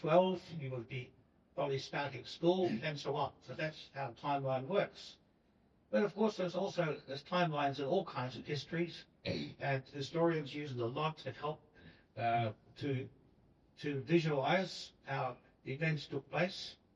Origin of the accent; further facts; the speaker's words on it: Australia; accent: Australian; hopefully, with my Australian accent, hopefully you can understand me